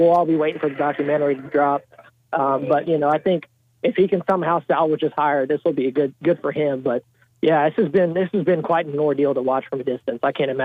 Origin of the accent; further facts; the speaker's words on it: Texas, United States; Man, I grew up in Texas. Texas A&M wasn't always the cool school to go to.